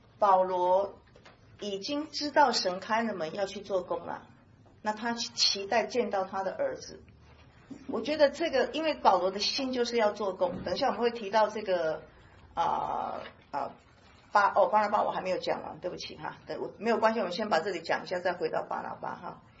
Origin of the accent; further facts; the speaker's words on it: Taiwan; 美国5个，我们台湾人5个哈。